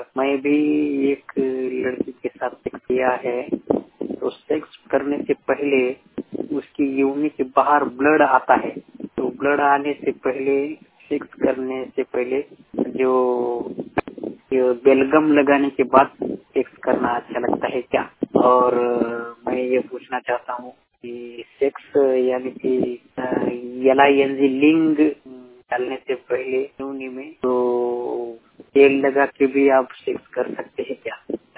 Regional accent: Nanded, Maharashtra, India; मैं महाराष्ट्र का रहने वाला हूँ, हम नांदेड़ से

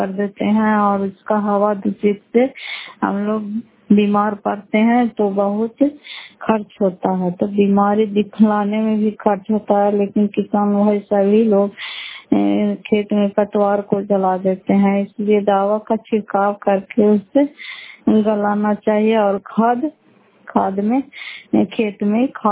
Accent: Fatehpur, Bihar, India; घर फतेहपुर पंचायत मकरौता, जिला नालंदा, क्रापुत्र ब्लॉक की निवासी हूँ।

